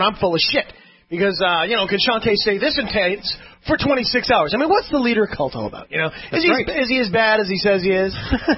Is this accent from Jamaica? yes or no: no; Canada; I don't know. I'm Canadian.